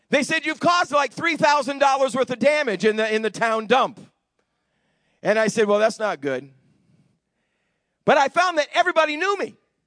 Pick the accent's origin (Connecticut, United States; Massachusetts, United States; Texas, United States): Massachusetts, United States; In my hometown, I grew up in a town outside of Boston. We were a little bedroom.